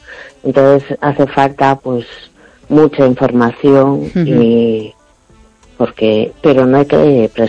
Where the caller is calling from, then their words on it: A Coruña, Galicia, Spain; de La Coruña.